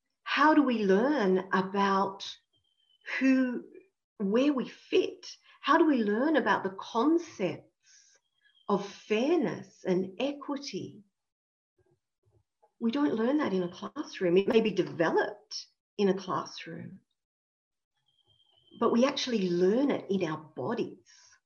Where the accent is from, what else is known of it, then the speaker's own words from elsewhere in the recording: Australia; Sometimes we do voice as an Australian I, as an Australian I feel, or as an Australian I see things like this.